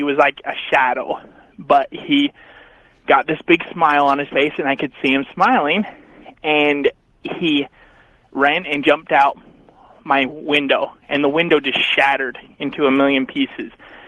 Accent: Portland, Oregon, United States; I'm from Portland, Oregon.

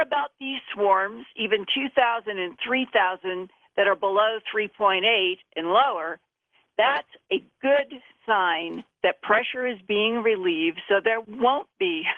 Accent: Idaho, United States; Well, you know, I grew up in Idaho

